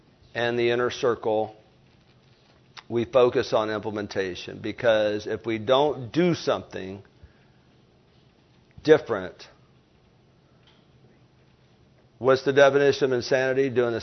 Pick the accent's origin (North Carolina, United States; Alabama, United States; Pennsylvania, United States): Alabama, United States; I did tell you I'm from Lower Alabama, right? Barely got out of high school, L.A., Lower Alabama.